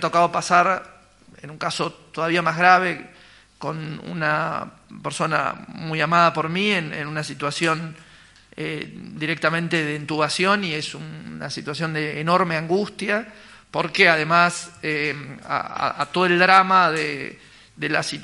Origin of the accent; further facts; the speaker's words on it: Bariloche, Río Negro, Argentina; como argentino tenemos derecho a ocupar esos lugares. Por supuesto sé que es un camino, y como barilochense también